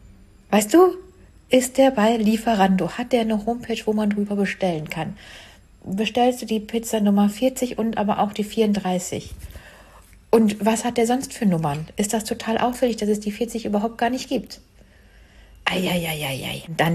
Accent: North Rhine-Westphalia, Germany; Eine Düsseldorfer Pizzeria, was ja nicht allzu weit von meinem Heimatort weg ist

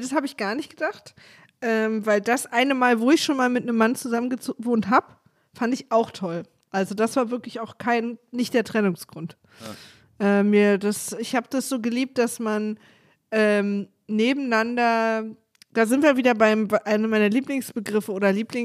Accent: Berlin, Germany; Ich denke gerade so als Berlinerin, weil hier keiner Wohnung findet.

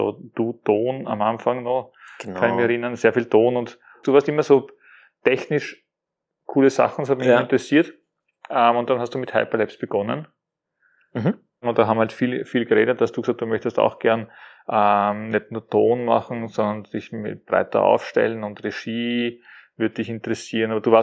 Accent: Austria; Aber das kennt man nur bei uns in Österreich.

